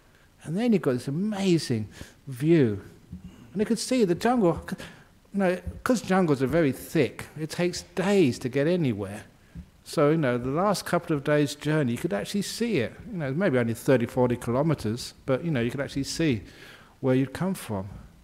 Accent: London, United Kingdom; where I grew up in London.

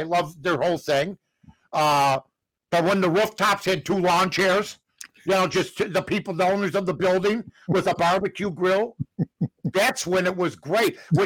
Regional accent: Arkansas, United States; I'm wearing a jersey that says Wrigleyville, and I'm from Arkansas.

